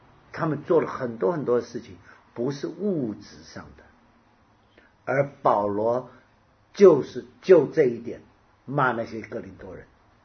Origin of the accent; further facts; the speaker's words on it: Jiangnan, China; 我们江南人茴香是放一点点